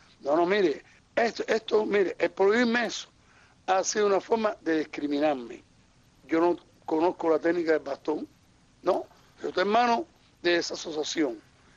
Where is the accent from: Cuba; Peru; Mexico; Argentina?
Cuba; como cubano